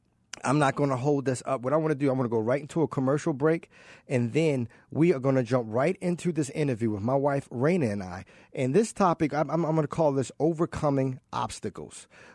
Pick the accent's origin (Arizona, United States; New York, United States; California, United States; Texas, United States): California, United States; San Jose; also born or lived in Baltimore; I'm originally from Baltimore, and then, you know, when I was about 12 years old, grew up in San Jose, California. But going back to Baltimore, mom had me.